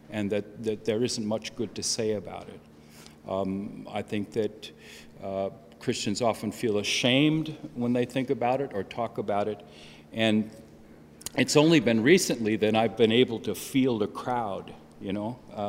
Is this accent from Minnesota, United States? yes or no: yes; Minnesota, United States; We're both from Minnesota, and except he was a Republican.